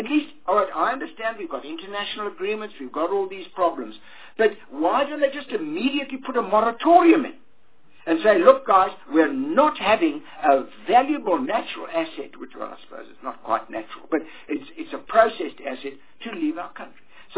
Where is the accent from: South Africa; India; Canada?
South Africa; one of the things that concerns me as a South African is we have a government in this country.